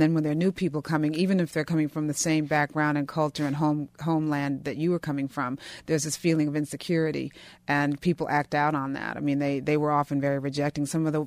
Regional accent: Washington, District of Columbia, United States; I was raised in Washington.

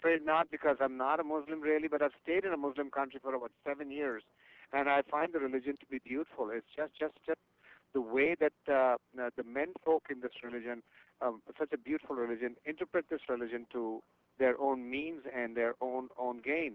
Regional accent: India; I'm a Hindu from India.

